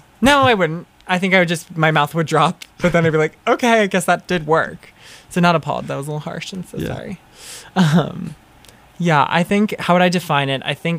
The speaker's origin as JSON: {"language": "English", "town": "San Francisco", "region": "California", "country": "United States", "said": "But here's the problem: it's like I'm from San Francisco"}